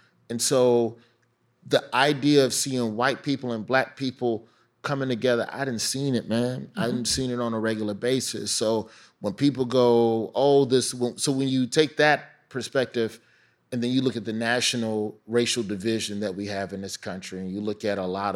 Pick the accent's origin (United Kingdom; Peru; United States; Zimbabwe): United Kingdom; Birmingham, West Midlands; Growing up in Birmingham